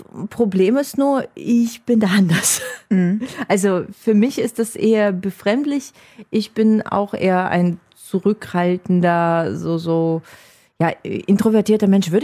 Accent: Saint Petersburg, Russia; now in Neuss, Germany; Meine Heimatstadt. Also sie fehlt mir. Ich träume auch sehr oft so, dass ich halt durch die Straßen von St. Petersburg laufe.

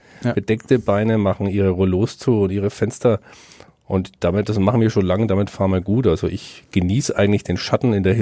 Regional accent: Bavaria, Germany; ich weiß, wo ich herkomme aus der Fränkischen Schweiz

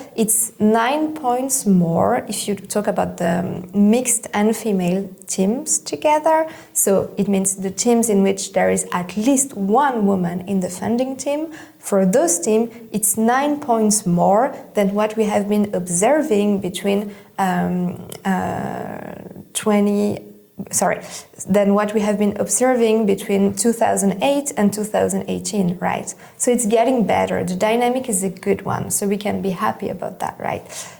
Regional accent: Switzerland; so I grew up in Switzerland, right?

